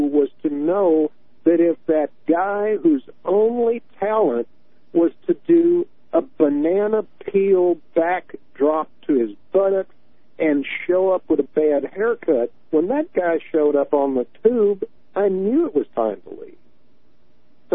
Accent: the South, United States; as a Southerner that watched it go down and hated every minute of it

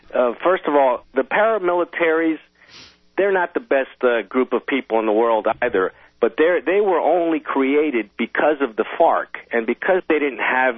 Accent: United States; Now, remember, I'm American

